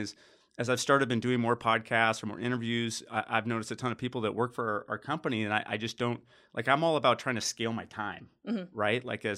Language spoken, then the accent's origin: English; Phoenix, Arizona, United States; I'm a college dropout, but I'm a Phoenix boy. I was born in Phoenix. My family's from Phoenix.